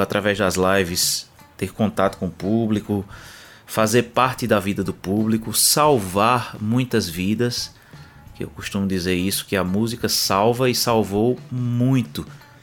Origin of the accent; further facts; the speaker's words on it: Caruaru, Pernambuco, Brazil; Então, eu sou da capital do Agreste, da capital do Forró.